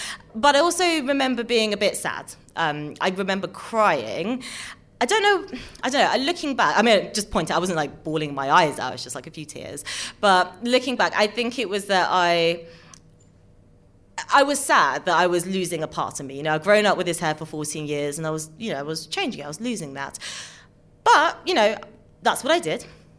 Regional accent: London, United Kingdom; I'm a mixed race girl born and bred in London.

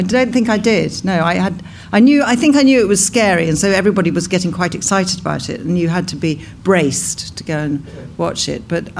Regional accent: South West England, United Kingdom; born there; I was born in Cornwall, yeah.

